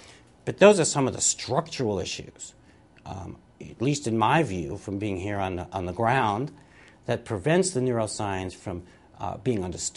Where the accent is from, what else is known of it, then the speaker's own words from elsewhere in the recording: Bronx, New York, United States; for a kid growing up in the Bronx, to think about being an archaeologist was quite unusual.